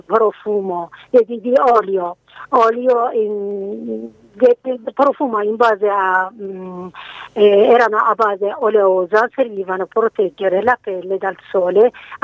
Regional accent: Iran; la Persia è la mia terra.

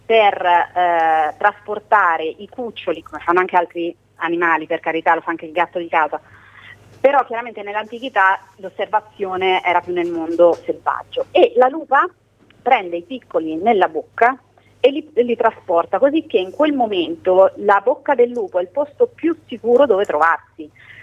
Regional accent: Umbria, Italy; born there; come tu sai, io sono umbra di nascita

